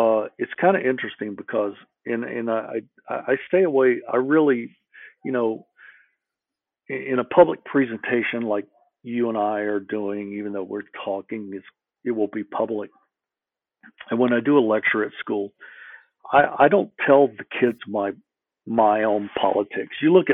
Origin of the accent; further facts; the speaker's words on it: the South, United States; I grew up in the South, but I wasn't raised racist.